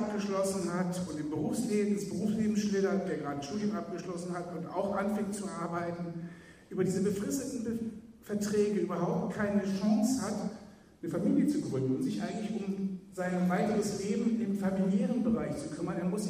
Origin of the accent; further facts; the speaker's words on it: Flensburg, Schleswig-Holstein, Germany; ich komme aus Flensburg.